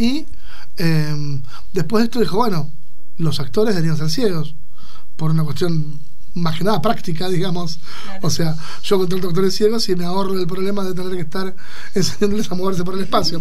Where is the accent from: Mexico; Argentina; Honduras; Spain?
Argentina; Mar del Plata, Buenos Aires Province; yo no fui a Mar del Plata, yo soy de Mar del Plata